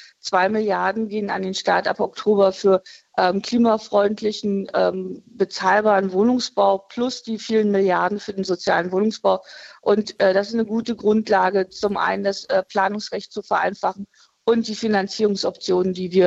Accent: Brandenburg, Germany; Aber mir als Brandenburgerin ist auch ganz wichtig

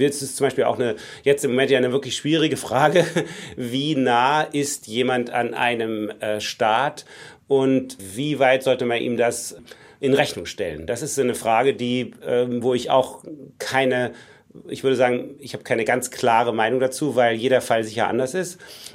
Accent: East Germany, Germany; Also ich bin in der DDR aufgewachsen

